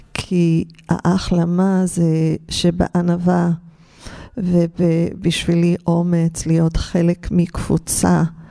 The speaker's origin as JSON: {"language": "Hebrew", "town": "Los Angeles", "region": "California", "country": "United States", "tie": "born or raised there", "said": "אז גדלתי במשפחה טובה כאן בלוס אנג'לס, התחלתי להגיד"}